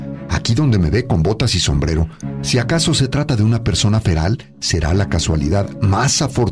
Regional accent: Navojoa, Sonora, Mexico; Yo soy de Navojoa. Allí tengo un consultorio, pero si es necesario, me la llevo hasta Hermosillo o a los Estados Unidos.

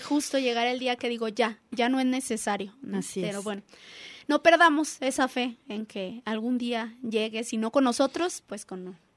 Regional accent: Mexico; si lo llevo a cómo somos los mexicanos

